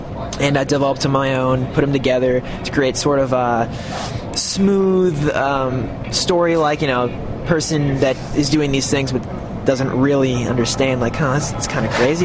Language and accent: English; Columbus, Ohio, United States; because that was, you know, I grew up around Columbus. It's great, a great area for magicians.